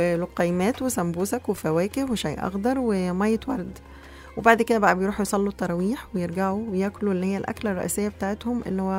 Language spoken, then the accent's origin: Arabic; Egypt; إحنا كان زمان عندنا في مصر الموضوع ده